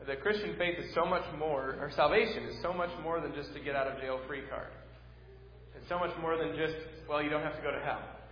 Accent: New England, United States; the heartbreaking part for me growing up in New England is that it's the historic church in the center of town, in every town, that's the Universalist church

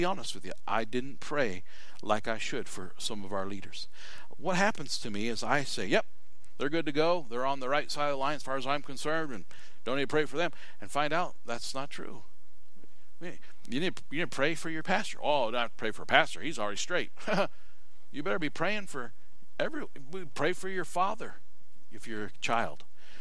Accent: United States

